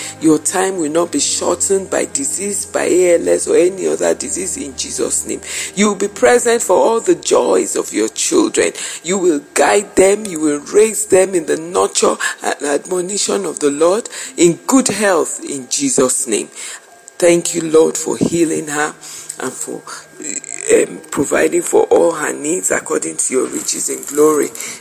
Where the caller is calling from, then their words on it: Nigeria; I'm calling from Nigeria.